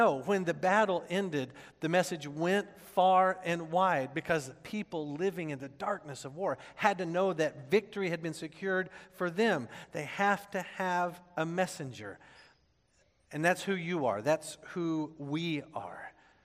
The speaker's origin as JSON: {"language": "English", "town": "Oklahoma City", "region": "Oklahoma", "country": "United States", "said": "I'm from Oklahoma City. The airport in Oklahoma City, Will Rogers Airport, is named after a guy who died in a plane crash."}